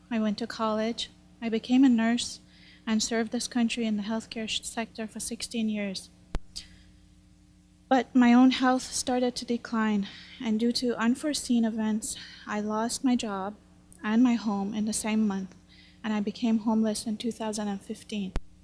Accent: Canada; and I'm a Canadian of Iranian heritage. My family came to Canada 24 years ago

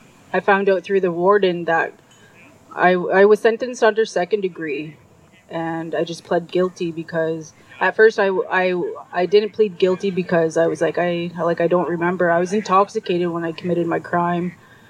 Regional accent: British Columbia, Canada; I come from the Statliam Nation, Bridge River Indian Band, Khoishton. I come from a clan of bear dancers, come from Bear Clan.

